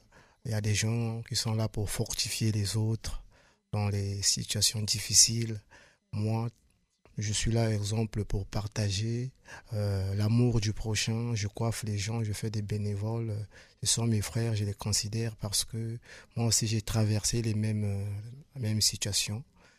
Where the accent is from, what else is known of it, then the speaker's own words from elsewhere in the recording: Brazzaville, Republic of the Congo; moved away as an adult; now in Tours, France; Né le 20 mars 1994, je suis congolais de Brazzaville. Donc, je suis arrivé en France, ça fait 5 ans. Et si je me retrouve ici à Tours